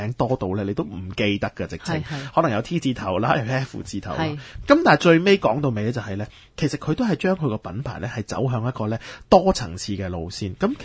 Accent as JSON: {"language": "Cantonese", "country": "Hong Kong", "said": "就係我哋香港人嘅航空公司啦"}